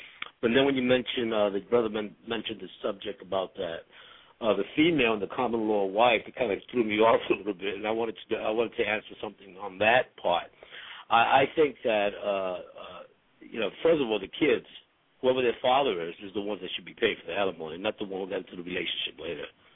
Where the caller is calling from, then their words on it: Philadelphia, Pennsylvania, United States; I'm calling from Philadelphia.